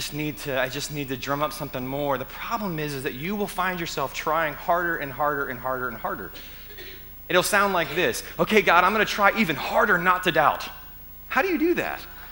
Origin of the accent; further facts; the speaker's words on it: United States; I might even be pronouncing it wrong, but I'm American, so whatever.